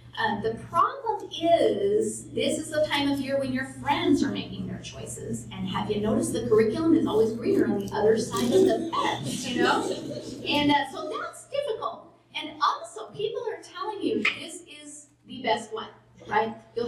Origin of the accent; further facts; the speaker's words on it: Washington, United States; I'm from Washington.